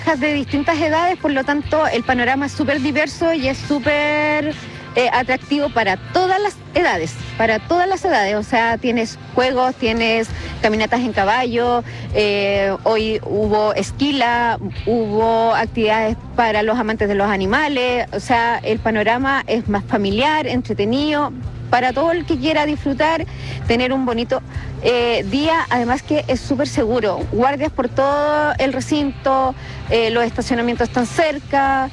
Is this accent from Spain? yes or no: no; Lebu, Biobío, Chile; vengo de Lebu con mis hijas, mi sobrina.